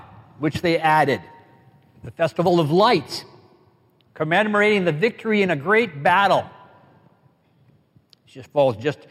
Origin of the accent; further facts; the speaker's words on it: British Columbia, Canada; I grew up in the Fraser Valley, and if I recollect properly, we had just come back from Cultus Lake.